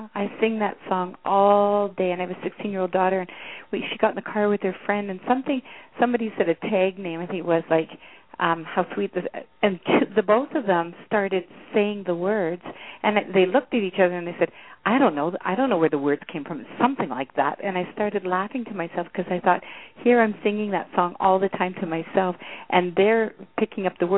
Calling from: Canada; From Canada.

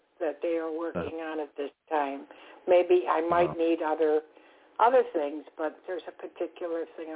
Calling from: Florida, United States; I'm calling from Florida.

